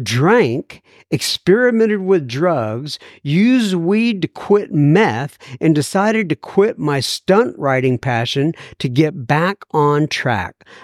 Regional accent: Hollywood, California, United States; now in Bakersfield, United States; I live in Bakersfield since May 2020 when I got a mortgage. I grew up in Hollywood, and I jumped around in different parts of Los Angeles.

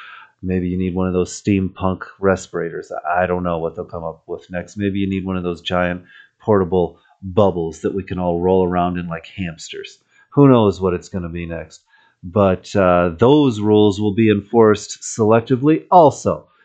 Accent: Michigan, United States; I grew up in Michigan, reading the Detroit News every day in the late 70s, early 80s

